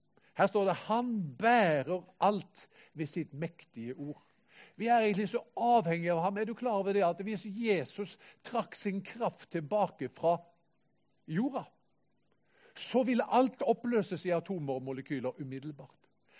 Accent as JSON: {"language": "Norwegian", "town": "Haugesund", "region": "Rogaland", "country": "Norway", "said": "Jeg kom jo fra Haugesund opprinnelig, der kan du ha alle 4 årstidene på en dag."}